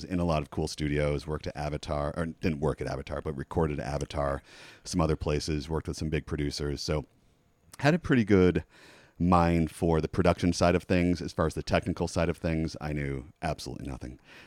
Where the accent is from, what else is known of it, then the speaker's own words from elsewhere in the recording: Saratoga, New York, United States; moved away as an adult; I grew up in Saratoga. I went to Skidmore College. My father teaches at Skidmore, so that was a nice financial advantage to have. And after Skidmore, I moved to New York